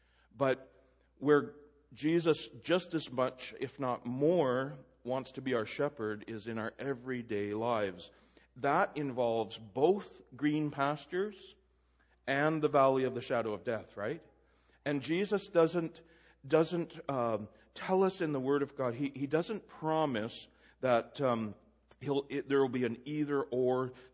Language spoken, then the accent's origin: English; Canada; I used to be so sanctimonious as a Canadian.